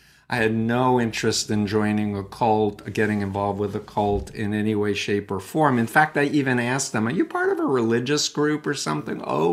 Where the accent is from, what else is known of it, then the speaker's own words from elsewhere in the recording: New York City, New York, United States; I was born in Flushing, Queens, New York. I actually grew up 1.3 miles from Donald Trump's childhood home in Jamaica Estates.